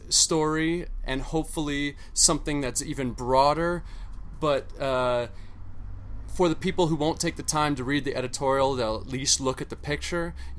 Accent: Torrance, California, United States; I'm from L.A., Torrance, California.

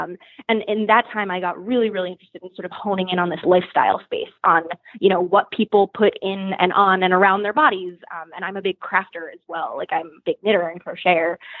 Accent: Boston, Massachusetts, United States; I'm from Boston, which is much smaller, and that always seemed about as much city as I could handle.

